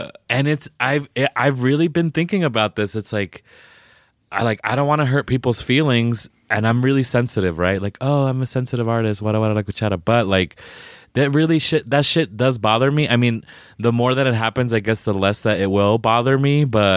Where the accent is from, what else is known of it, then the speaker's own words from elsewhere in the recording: Southwestern United States, United States; we're from the Southwest, and the default Latino in the Southwest United States is Mexican.